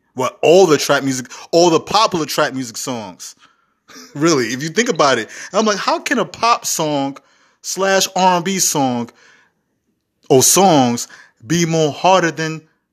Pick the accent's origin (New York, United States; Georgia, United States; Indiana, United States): New York, United States; Bronx; Because I hate it when people put me in a hip-hop box, even though I'm from the Bronx and whatnot.